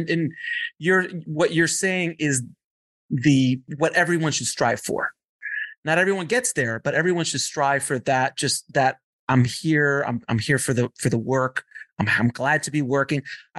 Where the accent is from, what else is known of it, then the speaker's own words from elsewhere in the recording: East Coast, United States; Because I'm an East Coaster as well.